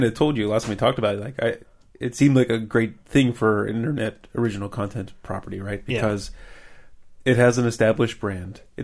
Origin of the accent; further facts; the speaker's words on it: United States; I don't even, you know, only care about the United States because I'm American, right?